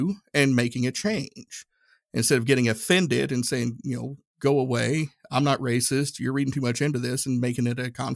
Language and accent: English; Tennessee, United States; Growing up in Northeast Tennessee, everybody looked like me.